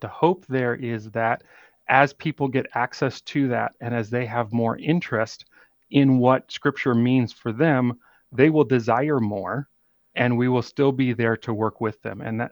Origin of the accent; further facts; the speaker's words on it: Liberia; I was born in Liberia. That's where I was raised. I grew up in a small village, and that's still my happiest place to be anywhere.